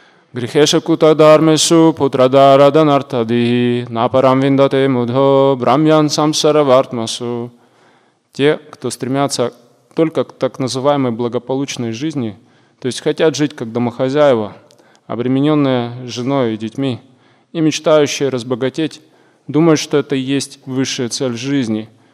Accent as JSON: {"language": "Russian", "town": "Kropyvnytskyi", "region": "Kirovohrad Oblast", "country": "Ukraine", "said": "Я из Кировограда."}